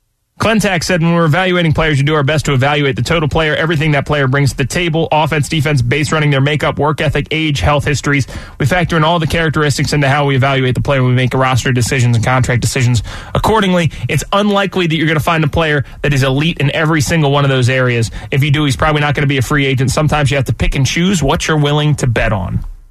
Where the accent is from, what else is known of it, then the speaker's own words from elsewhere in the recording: Philadelphia, Pennsylvania, United States; We're from Philly. No one likes us. We don't care.